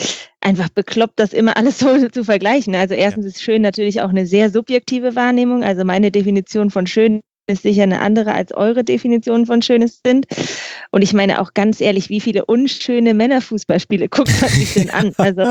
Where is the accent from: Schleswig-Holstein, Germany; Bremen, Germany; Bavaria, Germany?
Bremen, Germany; ich komme aus Bremen